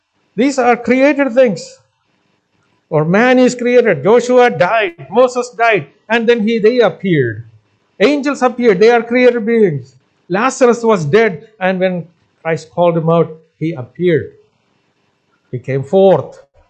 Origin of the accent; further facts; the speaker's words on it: India; Not only because we are from India